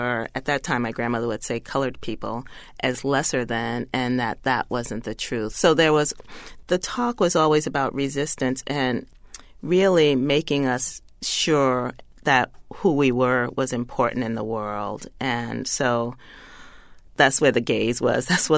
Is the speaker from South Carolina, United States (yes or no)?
yes; Greenville, South Carolina, United States; And the town we lived in, Nickeltown, which was a small community within Greenville, South Carolina